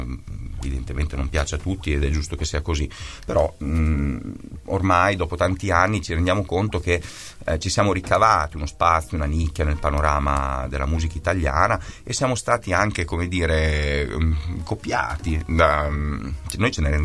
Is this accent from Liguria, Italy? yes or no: no; Emilia-Romagna, Italy; now in Bologna, Italy; Noi siamo tutti e quattro romagnoli, cesenati, ravennati. Io abito a Bologna da una vita, quindi anche non mi è costato molto venire qui, però sono romagnolo e sono bianconero